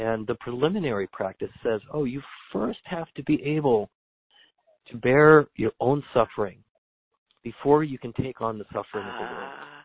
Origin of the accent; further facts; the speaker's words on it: California, United States; and I'm a Californian, and I know the whole state really well.